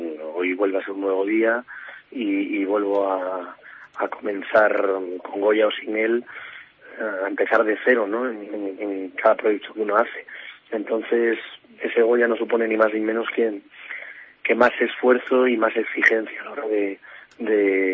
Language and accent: Spanish; Ferrol, Galicia, Spain; moved away; yo siempre llevo a Ferrol en el corazón y bueno, y salí de Ferrol cuando era muy jovencito con una maleta llena de ilusiones